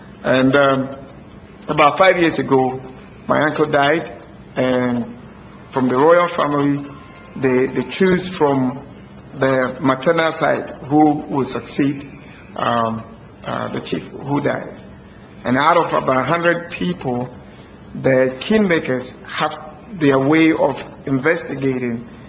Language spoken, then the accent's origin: English; Ghana; I come from Ghana.